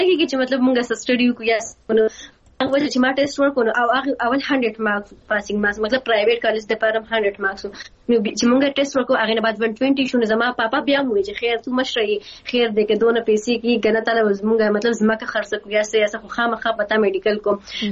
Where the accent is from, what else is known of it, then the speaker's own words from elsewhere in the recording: Mingora, Khyber Pakhtunkhwa, Pakistan; زه په خپل ځای یم، زه د سوات یم. د سوات کې زه د منګورې درچې یم.